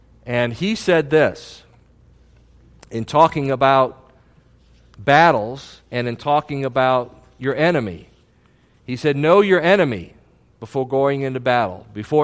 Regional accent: Chicago, Illinois, United States; From a boy growing up in Chicago, the St. Petersburg winter was wonderful.

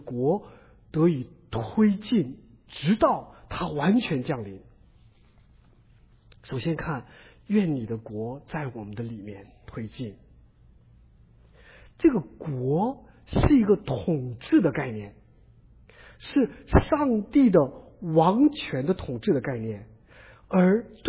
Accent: China; now in United States; 我们从中国来到美国，需要在美国获得合法的身份

